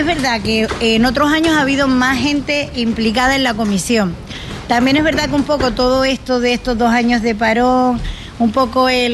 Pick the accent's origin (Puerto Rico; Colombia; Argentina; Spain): Spain; Valsequillo, Canary Islands; yo soy de Canarias, yo soy del municipio de Barcequillo.